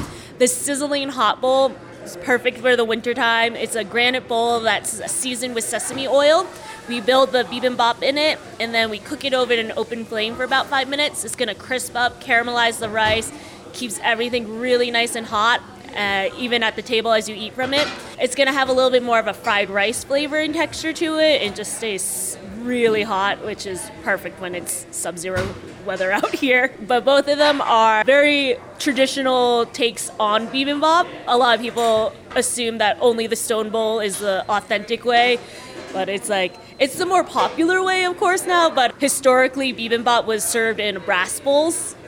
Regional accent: Massachusetts, United States; So, growing up on Cape Cod, it's a predominantly white area

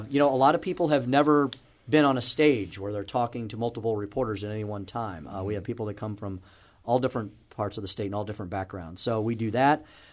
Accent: Missouri, United States; I grew up here, went to school in the city, and purposefully came back to my home state to live, work, and raise my family.

